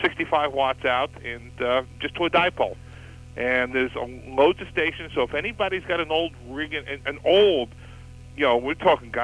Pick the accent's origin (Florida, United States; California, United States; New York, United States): New York, United States; Brooklyn; I'm from your part of the world. I'm originally from Brooklyn, New York.